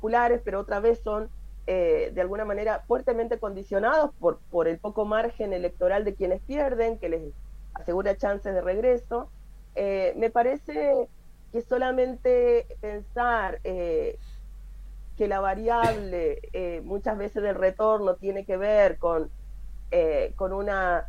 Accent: Argentina; moved away as an adult; now in Brazil; aún trabajando y viviendo aquí, soy una argentina en Brasil

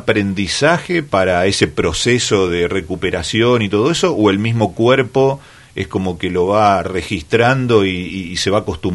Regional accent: Santa Fe, Argentina; born there; cerca de donde yo nací es.

